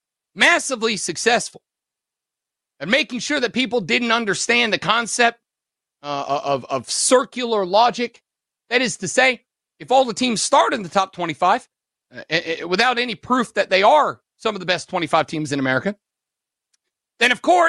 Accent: Deep South, United States; despite growing up in the Deep South

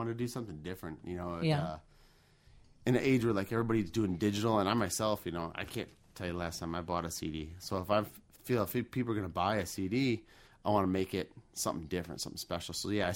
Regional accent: Zion, Illinois, United States; I grew up in a little town just north of here called Zion.

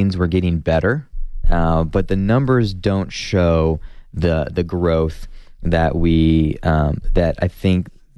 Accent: Phoenix, Arizona, United States; now in Tucson, United States; I grew up in Phoenix.

